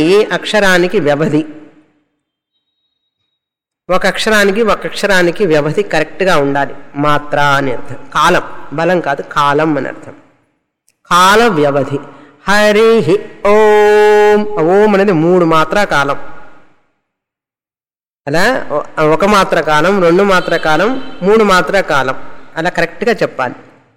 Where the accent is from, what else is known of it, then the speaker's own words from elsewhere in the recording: Tamil Nadu, India; accent: Tamil pronunciation; ఇక్కడ తెలుగు వాళ్ళు కూడా తమిళ ప్రొనౌన్సియేషనే చేస్తారు చాలామంది, ఎందుకంటే ఇక్కడే పుట్టి పెరిగాం కదా.